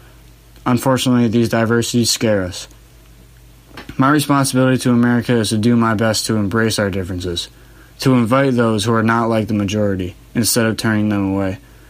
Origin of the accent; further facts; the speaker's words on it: United States; as an American, it is my duty to understand the world we live in to the best of my ability.